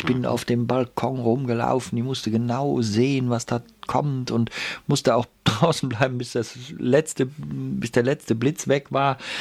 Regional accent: Sankt Augustin, North Rhine-Westphalia, Germany; accent: Rhenish; also born or lived in Bonn; Und dann bin ich in St. Augustin-Menden aufgewachsen, zur Schule gegangen, habe in Köln Meteorologie studiert.

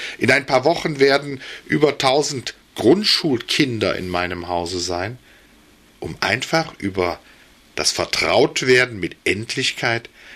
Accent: Cologne, North Rhine-Westphalia, Germany; als Rheinländer oder sage ich mal als Kölner

